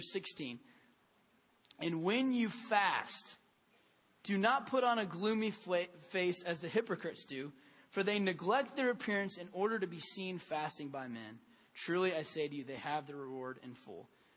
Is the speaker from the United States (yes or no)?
yes; United States; And living in America and growing up in America, we've heard the American dream, which in a lot of ways is the American lie.